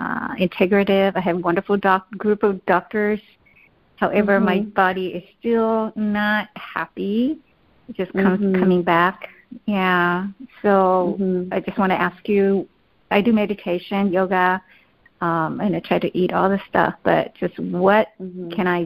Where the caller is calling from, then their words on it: Los Angeles, California, United States; I'm calling from Los Angeles.